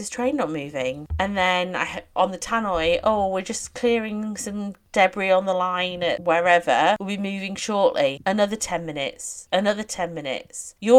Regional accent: Istanbul, Turkey; As you do know, I grew up in Istanbul.

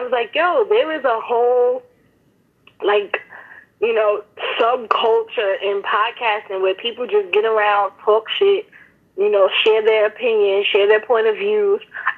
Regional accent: Bronx, New York, United States; Like myself, I'm, you know, born and raised in the Bronx.

